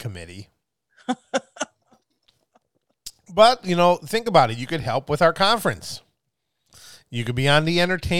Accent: Milwaukee, Wisconsin, United States; We're here from Milwaukee.

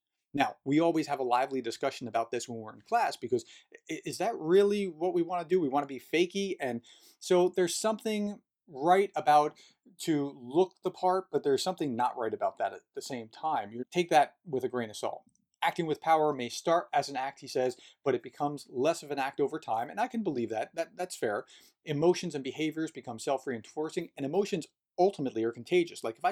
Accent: New Jersey, United States; Okay, now I grew up in New Jersey, and we just interrupt because we speak incredibly rapidly.

